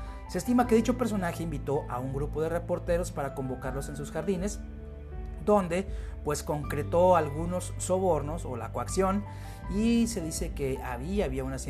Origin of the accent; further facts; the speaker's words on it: Nuevo Laredo, Tamaulipas, Mexico; Yo soy de Nuevo Laredo, vivo en la frontera